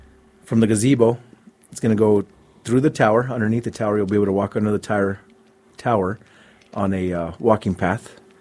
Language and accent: English; Hurley, New Mexico, United States; I'm from Hurley. Went to Hurley Elementary.